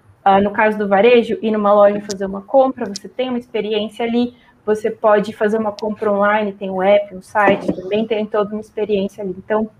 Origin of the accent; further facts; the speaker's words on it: Santos, São Paulo, Brazil; now in São Paulo, Brazil; Eu sou de Santos, mas atualmente moro em São Paulo.